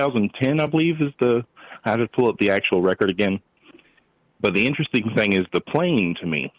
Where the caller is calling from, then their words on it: Georgia, United States; Yes, this is … from Georgia.